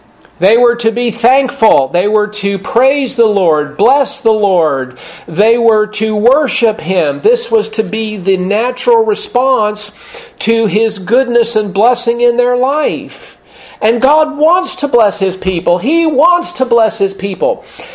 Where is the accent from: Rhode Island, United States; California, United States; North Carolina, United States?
California, United States; I grew up in Southern California.